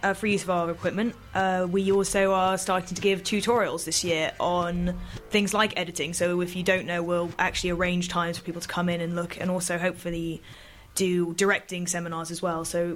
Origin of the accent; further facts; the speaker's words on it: New York, United States; now in United Kingdom; Originally from the States, New York, but I moved to England in 92.